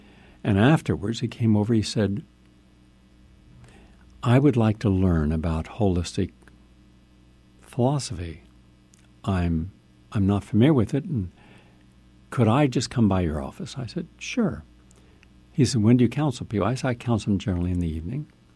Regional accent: West Virginia, United States; Remember, when I came from West Virginia, we didn't have any of this. So I was extremely naive.

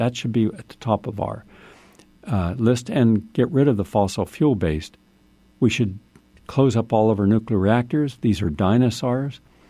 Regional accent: West Virginia, United States; Remember, when I came from West Virginia, we didn't have any of this. So I was extremely naive.

